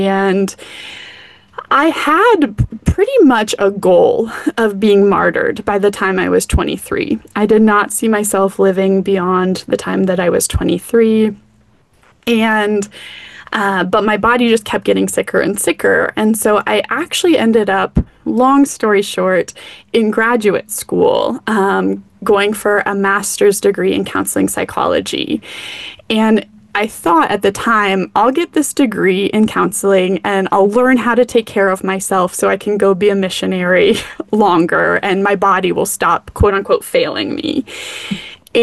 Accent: Colorado Springs, Colorado, United States; I grew up in Colorado Springs, and so for those who don't know, that is the epicenter of white evangelical fundamentalist Christianity.

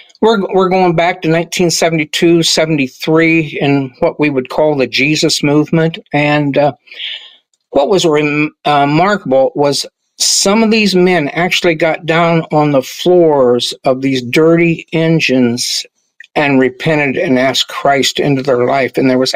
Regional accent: Huntington, Indiana, United States; I grew up in Huntington, Indiana, went to church as a young person

